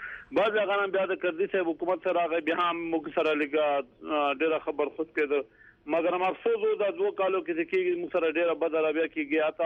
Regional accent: Afghanistan; افغان هستیم، تذکریم از افغانستان هستیم

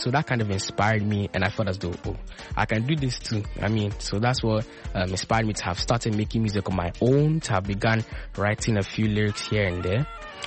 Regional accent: Accra, Greater Accra, Ghana; I come from Accra, Ghana. I'm 16 years old.

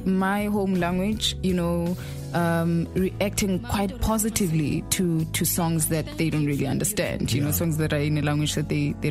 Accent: Mpumalanga, South Africa; I come from South Africa, on the north of South Africa in Mpumalanga. I grew up in the church

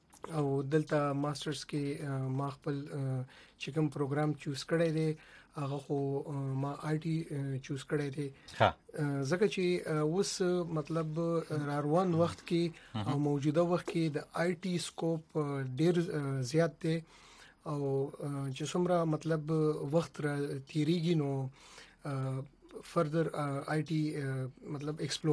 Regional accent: Khyber Pakhtunkhwa, Pakistan; moved away as an adult; now in United States; ز بیسیکلی د مومن ایجنسی د میچنۍ علاقې کغون تحصیل نه تعلق لرم او رهایش مونږ په پېښور کې دی

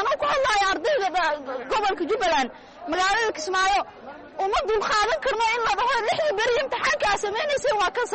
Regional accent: Kismayo, Jubaland, Somalia; waxaan ka socdaa ardayda Jubaland gaar ahaan magaalada Kismaayo.

